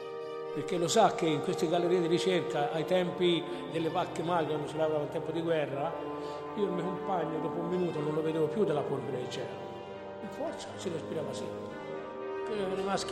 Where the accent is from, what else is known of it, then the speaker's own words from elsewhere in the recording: Piombino, Tuscany, Italy; born there; now in Campiglia Marittima, Italy; E sono nato a Piombino, ma sono 71 anni che abito a Campiglia Marittima, praticamente.